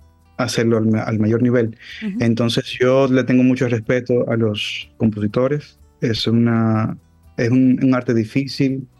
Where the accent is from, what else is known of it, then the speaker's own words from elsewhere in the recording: Dominican Republic; siendo dominicano, la mayor audiencia y el mayor público que tengo